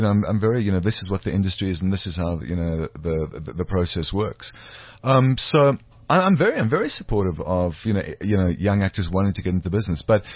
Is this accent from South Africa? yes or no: yes; South Africa; because, you know, as South African actors, you can, unless you're doing like maybe a soapy for like 20 years or whatever